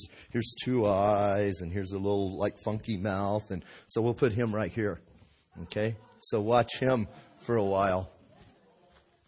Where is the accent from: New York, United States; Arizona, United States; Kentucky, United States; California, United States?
Arizona, United States; Bisbee; I was born and raised in Bisbee and saw Bisbee go through all the changes that it's gone through over the years, and went from a mining camp to the arts and crafts hippie community.